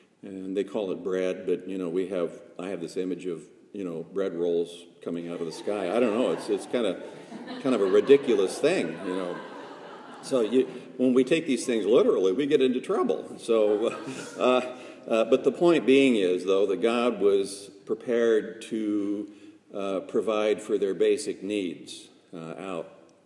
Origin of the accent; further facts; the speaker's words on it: Oregon, United States; You know, I grew up in Oregon, where there are state parks and federal parks, and there are wilderness areas.